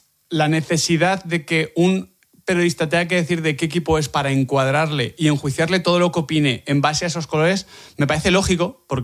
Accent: Madrid, Community of Madrid, Spain; born there; Yo en Madrid, en Moratalaz.

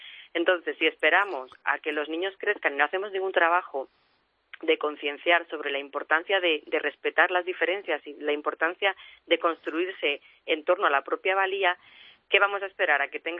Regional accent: Spain; mi compañera es argentina y yo soy española

